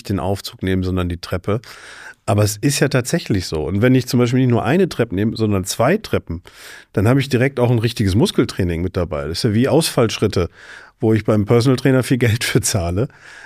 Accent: Solingen, North Rhine-Westphalia, Germany; Und dann bin ich halt damals in meiner Heimatstadt Solingen in so ein Gym rein

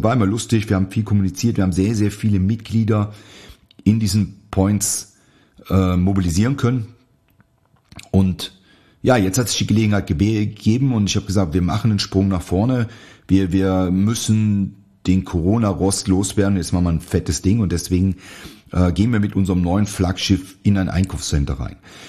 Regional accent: North Rhine-Westphalia, Germany; in meiner Heimat trainiert, in der Nähe von Aachen.

